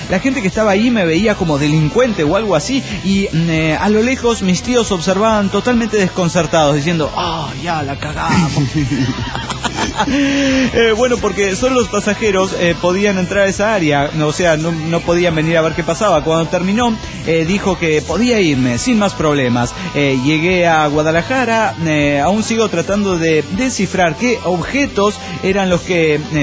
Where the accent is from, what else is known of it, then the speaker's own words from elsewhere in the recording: Las Toscas, Santa Fe, Argentina; de las Toscas Santa Fe, Argentina.